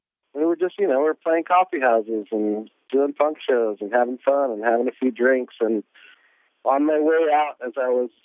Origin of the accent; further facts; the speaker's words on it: Gardena, California, United States; So the meeting of … you know, and the coincidence of us growing up in Gardena was, you know, pretty cool.